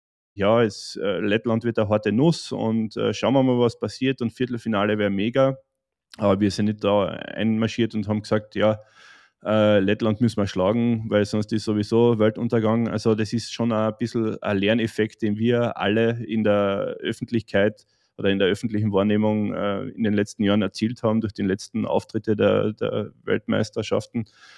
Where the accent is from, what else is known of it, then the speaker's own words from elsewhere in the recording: Austria; schaut's, wir können auch Eishockey spielen, wir Österreicher